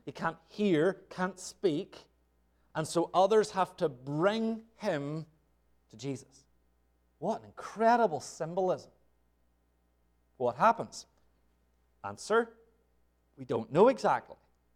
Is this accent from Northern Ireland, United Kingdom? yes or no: yes; Northern Ireland, United Kingdom; I grew up in Northern Ireland.